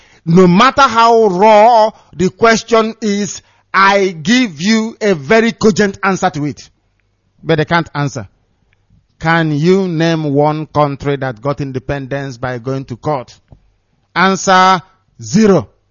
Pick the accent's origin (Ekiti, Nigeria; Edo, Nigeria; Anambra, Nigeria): Anambra, Nigeria; Abatete; now in Ho Chi Minh City, Vietnam; I'm from Abatete in Idemili local government area in Biafra land, but I'm now living in Ho Chi Minh City in Vietnam.